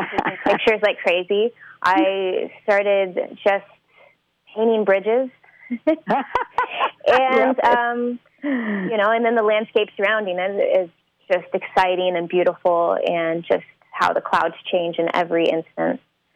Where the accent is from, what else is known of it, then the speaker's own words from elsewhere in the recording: Austin, Texas, United States; now in Seattle, United States; I do. For about 15 years now, I grew up in Austin, Texas.